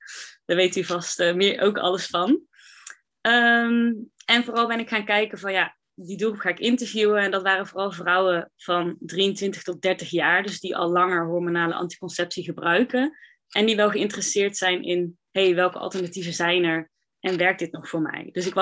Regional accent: 's-Hertogenbosch, North Brabant, Netherlands; now in Tilburg, Netherlands; inderdaad, wat je net zei. Ik ben 23 jaar, ik kom uit Den Bosch, ik woon nu in Tilburg.

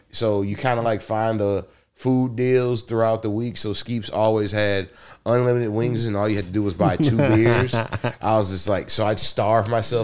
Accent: Detroit, Michigan, United States; moved away as an adult; Born, raised, was there until I went to college, University of Michigan.

